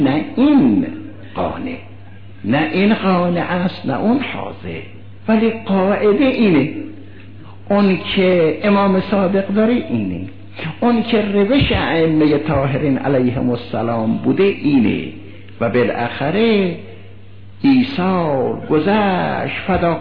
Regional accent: Isfahan, Iran; برای اینکه من اصفهانی هستم نه، همه میدانن

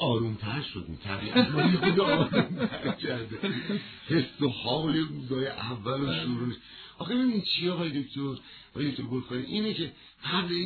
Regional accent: Iran; born there

